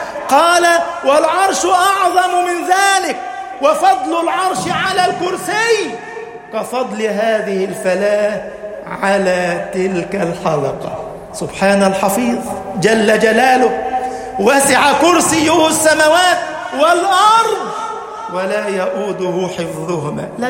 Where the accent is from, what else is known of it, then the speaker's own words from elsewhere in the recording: Egypt; اللهم اجعل بلدنا مصر أمناً أماناً سخاءً رخاءً